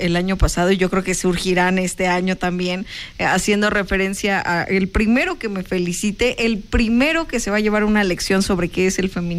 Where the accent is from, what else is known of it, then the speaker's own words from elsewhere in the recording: State of Mexico, Mexico; otra fecha que también será especial para quienes somos mexiquenses, pero particularmente mujeres mexiquenses